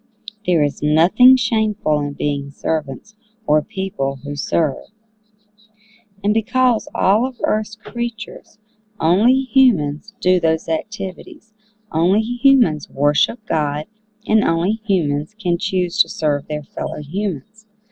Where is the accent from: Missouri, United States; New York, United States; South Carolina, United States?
South Carolina, United States; from South Carolina in the United States